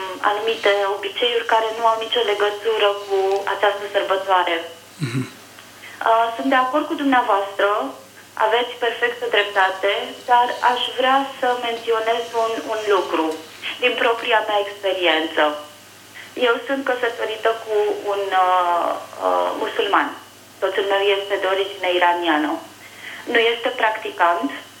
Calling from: United Kingdom; și vă sunt din Marea Britanie.

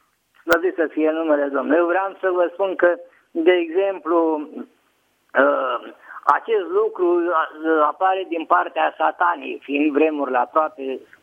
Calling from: Bucharest, Romania; sunt din București.

